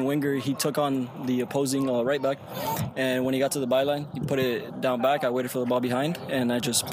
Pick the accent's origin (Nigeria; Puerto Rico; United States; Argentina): Argentina; Yeah, I'm Argentinian? But I'm from the other side.